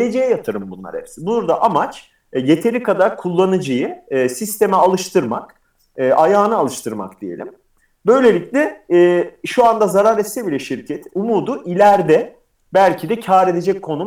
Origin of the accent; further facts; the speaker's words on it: Uşak, Turkey; Ben aslında Uşaklıyım. Ankara ile İzmir'in ortasında küçük bir şehir. Küçük olmasına rağmen bayağı trafik problemi yaşayan bir yer. Ondan sonra Robert Kolej'de bulundum 5 sene. Robert Kolej'den sonra Princeton Üniversitesi'ne geldim Amerika'da.